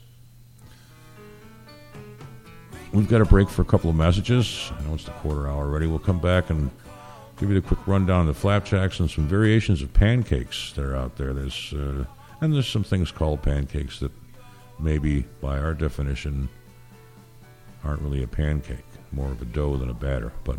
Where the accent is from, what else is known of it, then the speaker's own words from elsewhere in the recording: New York, United States; because I'm from New York State anyway, it's a given.